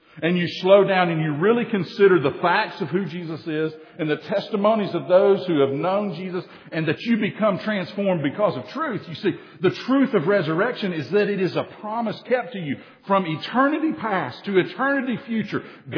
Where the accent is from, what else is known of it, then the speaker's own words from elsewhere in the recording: Chattanooga, Tennessee, United States; because I grew up in Chattanooga